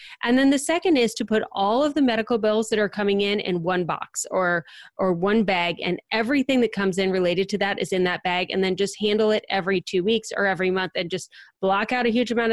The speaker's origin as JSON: {"language": "English", "region": "Ohio", "country": "United States", "tie": "born or raised there", "lives_now": "Cincinnati, United States", "said": "I grew up in the Akron-Cleveland area"}